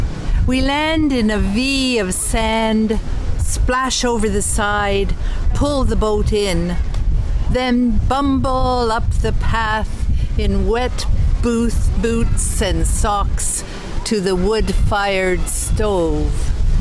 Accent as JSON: {"language": "English", "town": "Ottawa", "region": "Ontario", "country": "Canada", "said": "Well, I come from Ottawa. We don't do erotica in Ottawa."}